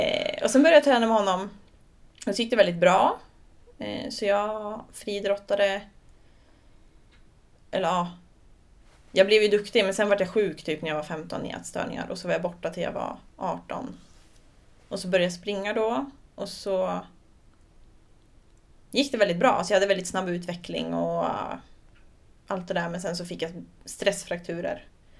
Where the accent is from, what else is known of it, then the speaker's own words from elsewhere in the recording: Söderköping, Östergötland, Sweden; Jag kommer från Söderköping.